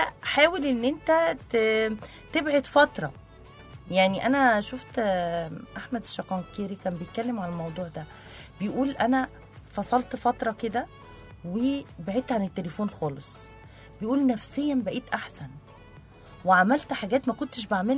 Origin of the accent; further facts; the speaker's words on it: Egypt; إن احنا كشعب مصري متميزين في ان احنا نتوه بعض